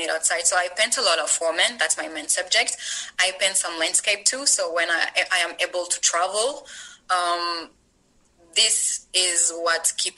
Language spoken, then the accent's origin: English; Paris, Île-de-France, France; first language French; English is a second language; now in Canada; No, I'm from France. My parents and family and friends and everybody is in Paris.